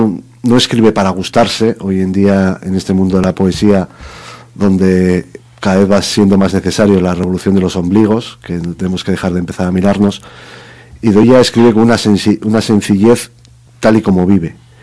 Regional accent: Spain

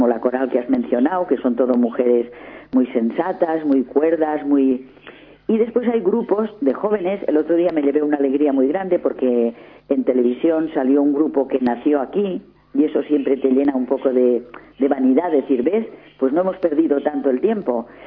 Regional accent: Valencia, Valencian Community, Spain; será porque soy de Valencia, en esos trajes de valenciana con muchos colores, con muchos matices.

